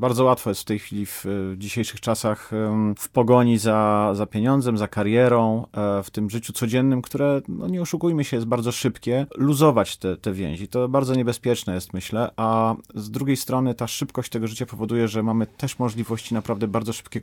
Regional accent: Łódź, Łódź Voivodeship, Poland; Ale również w Łodzi dosyć dużo przeżywaliśmy takich historycznych chwil. Sam jako dziecko pamiętam

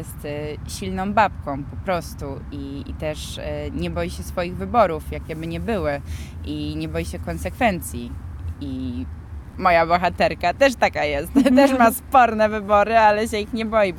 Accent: Wałbrzych, Lower Silesian Voivodeship, Poland; Tak, w moich rodzinnych stronach

